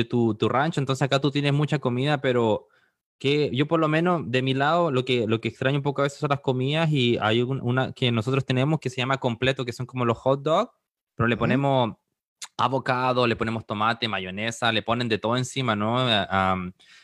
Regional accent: Chile; aunque no lo crean, soy chileno, si tengo mi bandera ahí atrás

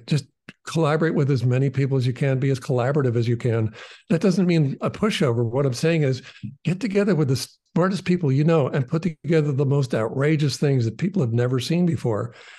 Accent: New England, United States; And I grew up in New England, where and we, I became part of the town's fife and drum corps.

